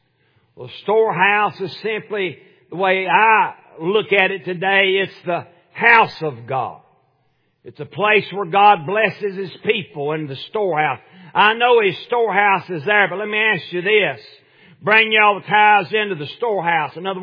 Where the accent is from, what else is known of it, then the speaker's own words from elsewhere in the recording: Tennessee, United States; I was raised in Middle Tennessee.